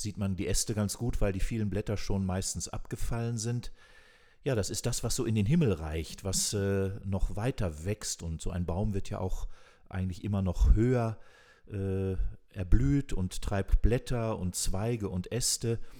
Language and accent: German; Höxter, North Rhine-Westphalia, Germany; born there; ich bin in Höxter geboren, ganz in der Nähe